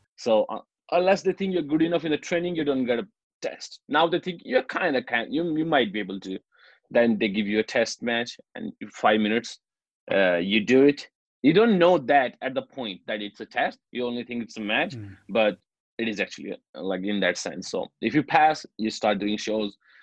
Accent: India; because I'm from India

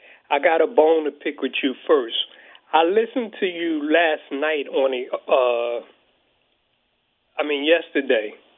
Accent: Philadelphia, Pennsylvania, United States; I mean, I grew up in Philadelphia.

